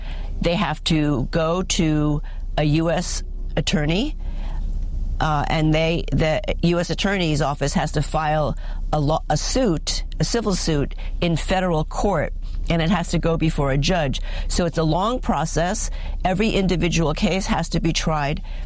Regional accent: Bronx, New York, United States; born there; Well, I was born in this country. I was born in the Bronx. My parents were immigrants. They had come from China

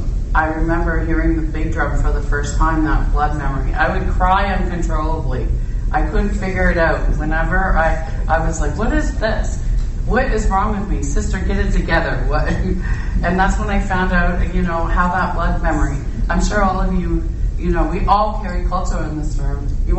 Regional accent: Toronto, Ontario, Canada; moved away as an adult; I was born and raised in Toronto. Right in old Cabbage Town, right downtown, a really historical part of Toronto. I loved it. Born and raised there. Left when I was 22.

